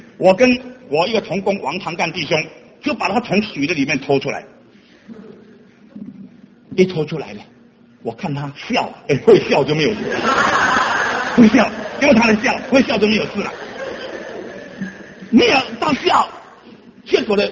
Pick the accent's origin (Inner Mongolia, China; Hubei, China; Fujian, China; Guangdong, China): Fujian, China; 我们福建人呢、如果这个女人呢、脸肿呢很危险